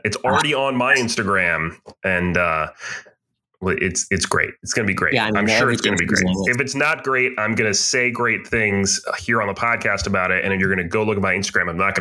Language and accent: English; New England, United States; now in Savannah, United States; I grew up in New England and never had raw oysters until I came all the way down here.